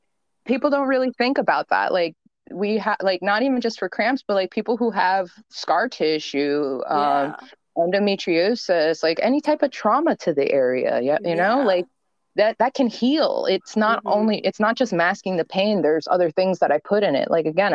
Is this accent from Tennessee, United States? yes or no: no; New Jersey, United States; I'm from New Jersey, so people in Delaware, New York, Texas, everywhere, everybody started wanting it.